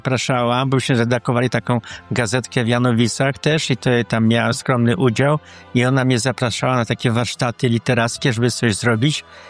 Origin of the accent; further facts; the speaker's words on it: Oleśnica, Lower Silesian Voivodeship, Poland; also born or lived in Jarocin; Nie, urodziłem się, właśnie mieszkałem w Oleśnicy, ale narodziłem się w Jarocinie